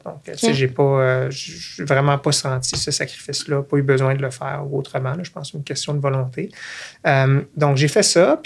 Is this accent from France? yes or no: no; Quebec City, Quebec, Canada; je viens de Québec d'abord. Oui. Ça, c'est important de partir de là. Mes parents sont deux profs de philo à l'université et au cégep. Donc, j'ai grandi, disons, dans un milieu où la culture est importante